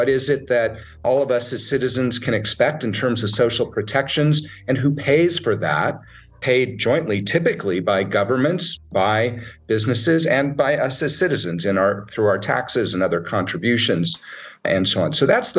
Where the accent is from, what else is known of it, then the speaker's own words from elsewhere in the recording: United States; which, of course, in my home country, the United States